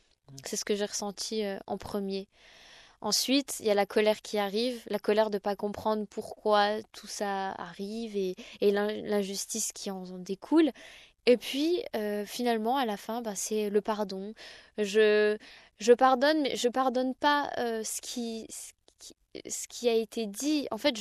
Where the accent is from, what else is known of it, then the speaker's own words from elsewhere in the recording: Besançon, Bourgogne-Franche-Comté, France; Donc je suis rentrée chez moi à Besançon avec mes parents et ma famille